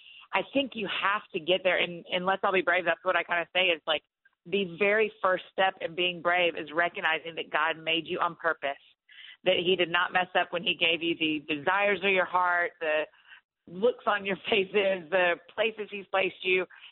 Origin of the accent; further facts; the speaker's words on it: Atlanta, Georgia, United States; moved away as an adult; now in Nashville, United States; so for me, moving from my hometown in Atlanta to Nashville, Tennessee, that's only 3.5 hour drive away, was a really brave move for me and was really hard.